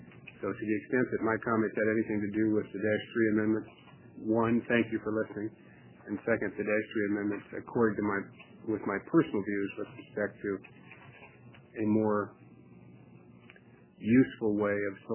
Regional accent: Milton-Freewater, Oregon, United States; and I'm from Milton Freewater. Just to clarify how far off I'm coming from.

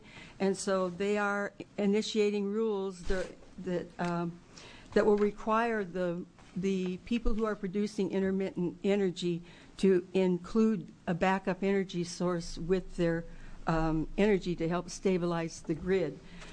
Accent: La Grande, Oregon, United States; from La Grande, Oregon

